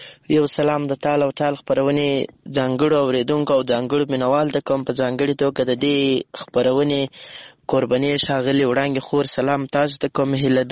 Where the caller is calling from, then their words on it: Lashkar Gah, Helmand, Afghanistan; accent: Helmandi; له هلمند مرکز لشکرګاه شاره پیغام درته پرېږدم